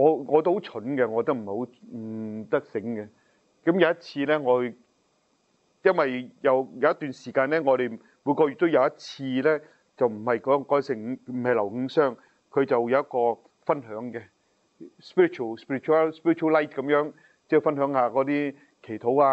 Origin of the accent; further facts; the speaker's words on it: China; 佢知道我都係其中一個即係中國嘅神父去接納佢